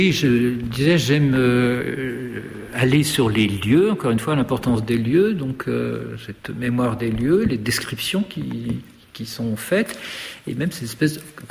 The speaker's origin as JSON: {"language": "French", "town": "Paris", "region": "Île-de-France", "country": "France", "tie": "born there", "said": "Simplement, moi, je suis né à Paris. Voilà, j'ai Paris dans les pieds."}